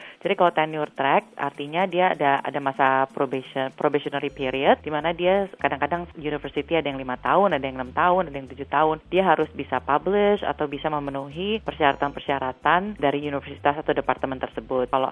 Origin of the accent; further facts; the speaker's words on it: Java, Indonesia; buat saya, lahir dan besar di Indonesia, terutama di budaya Jawa, saya melihat ketimpangan gender yang sangat kuat sekali.